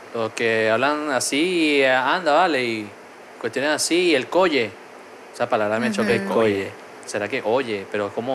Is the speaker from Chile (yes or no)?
no; Venezuela; Soy venezolano. Es que ustedes hablan igual.